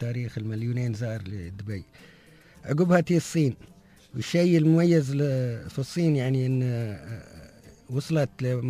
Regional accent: Dubai, United Arab Emirates; تنوع عناصر الجذب عندنا في دبي

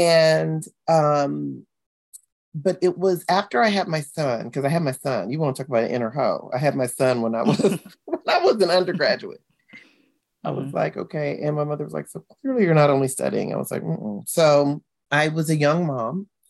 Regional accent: Compton, California, United States; I am from Compton, California, born and raised in Compton.

